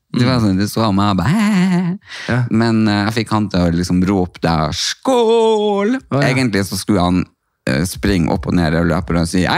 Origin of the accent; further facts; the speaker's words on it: Northern Norway, Norway; vi er sammen og vi må ha en reality-serie for vi er ekte nordlendinger.